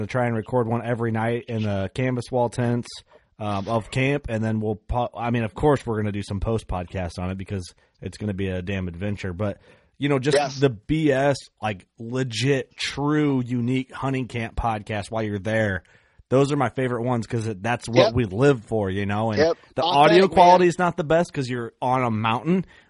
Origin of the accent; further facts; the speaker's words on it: Ohio, United States; I'm born and raised in Ohio.